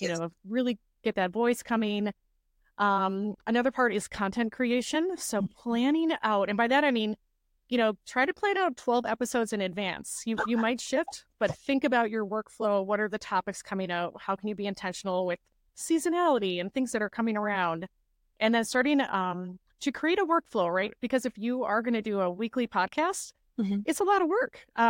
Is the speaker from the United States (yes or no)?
yes; Midwest, United States; accent: Midwest; I really embrace my Midwest accent that comes out from time to time, and like funny things we say in the Midwest